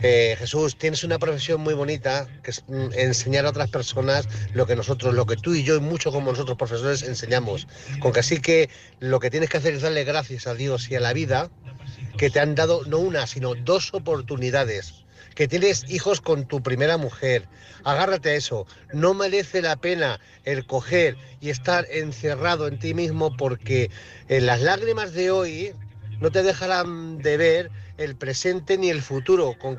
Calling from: Zaragoza, Aragon, Spain; de Zaragoza

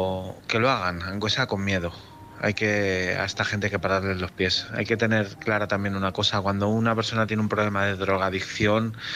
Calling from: Madrid, Community of Madrid, Spain; de Madrid.

